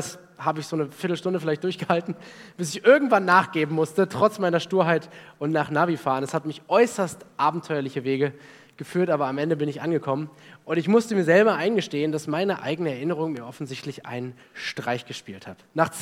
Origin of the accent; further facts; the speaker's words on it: Osnabrück, Lower Saxony, Germany; dass das nur 20 Kilometer von dem Ort entfernt ist, wo ich aufgewachsen bin, nämlich Osnabrück, das vielleicht mehr Leute von euch kennen. Da bin ich aufgewachsen, 19 Jahre meines Lebens gelebt.